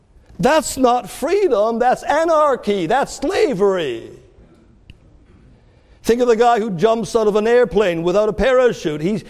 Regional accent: Canada; now in United States; I came from Canada to the America.

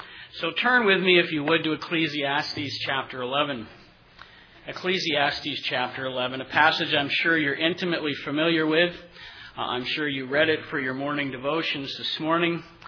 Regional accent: Massachusetts, United States; I'm not a native Mainer. I'm from Massachusetts, actually, and if you know your history, Maine used to be northern Massachusetts

